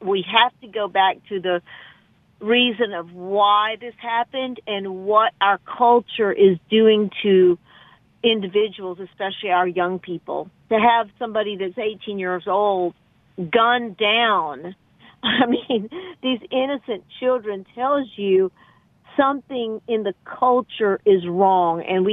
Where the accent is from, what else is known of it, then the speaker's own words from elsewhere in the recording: Texas, United States; after this tragic event that took place here in Texas, my home state.